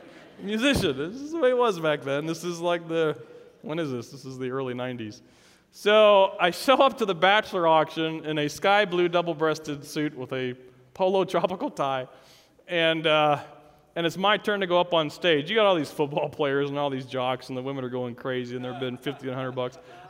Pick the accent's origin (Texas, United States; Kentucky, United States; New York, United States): Texas, United States; Dallas; Hey, I am from Dallas, Texas. I flew out here yesterday, short flight, going back tonight.